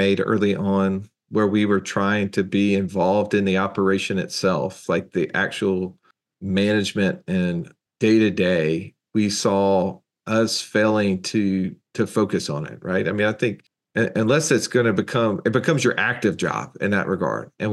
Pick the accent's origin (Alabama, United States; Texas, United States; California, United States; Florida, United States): Alabama, United States; so even though we're rednecks from Alabama, we know zero about cattle